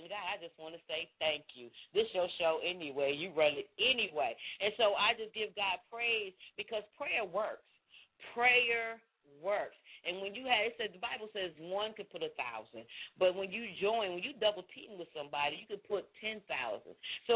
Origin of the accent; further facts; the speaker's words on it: Connecticut, United States; I'm originally from Connecticut, and so I have family that's up there in Connecticut and friends and my former church home where I grew up at is up there in the New England area.